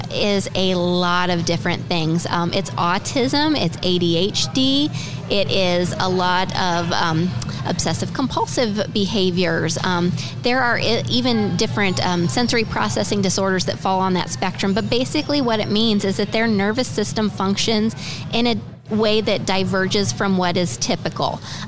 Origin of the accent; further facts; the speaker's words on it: Fort Wayne, Indiana, United States; Originally, I'm from Fort Wayne. I actually lived in Indianapolis for 7 years while I attended the University of Indianapolis. And now I live in Fort Wayne again.